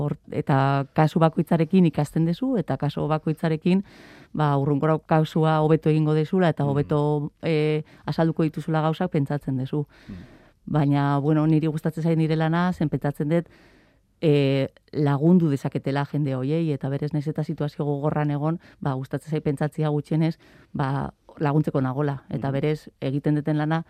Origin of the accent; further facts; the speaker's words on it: Pamplona, Navarre, Spain; born there; bere formakuntza Iruñan izan zen, antxe ikasi zuten, eta antxe ezagutu ziren, eta, antxe jaio ginen gu